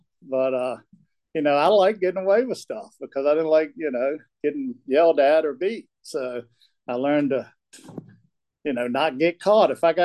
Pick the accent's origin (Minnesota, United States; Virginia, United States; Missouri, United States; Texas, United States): Virginia, United States; Charlottesville; I was born and raised down in Charlottesville. So I lived there till I was 30, did a fair amount of damage there.